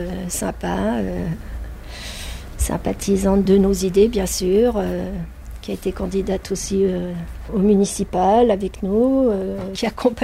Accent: France; born there; Moi, je suis née en France. Moi, je suis née en 45.

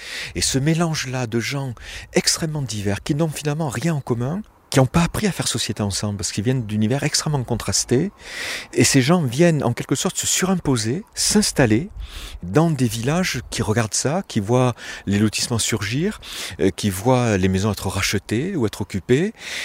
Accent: Nîmes, Occitanie, France; Nîmes, moi j'ai grandi à Nîmes

